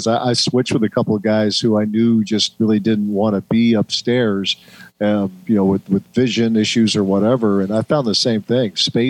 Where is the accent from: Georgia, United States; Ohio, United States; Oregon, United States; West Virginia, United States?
Ohio, United States; I grew up in Ohio